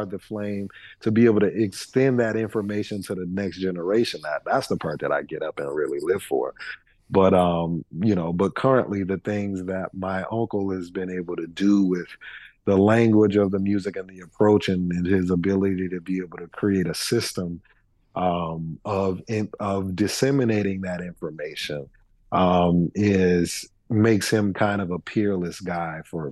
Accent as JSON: {"language": "English", "town": "New Orleans", "region": "Louisiana", "country": "United States", "tie": "born or raised there", "said": "when you bring up growing up in New Orleans and learning to play there"}